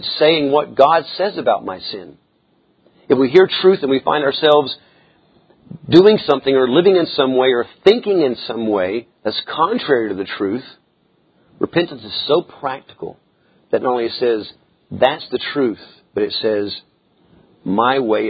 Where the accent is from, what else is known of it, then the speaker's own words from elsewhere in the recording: Tennessee, United States; Again, I come from Trousdale County. I can't tell you how many ponds I passed this morning just getting out of Trousdale County.